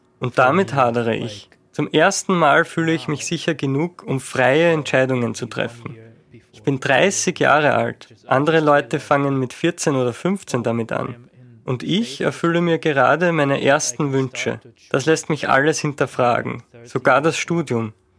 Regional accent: Haifa, Haifa District, Israel; now in Vienna, Austria; außer in meinem Heimatland. Das ist in diesem Fall Haifa in Palästina.

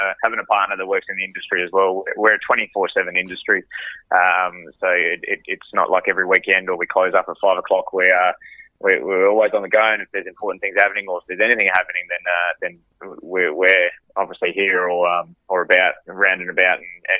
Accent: Perth, Western Australia, Australia; good to be back home and quite humbled to be running a hotel of this character in Perth City and in my hometown as well.

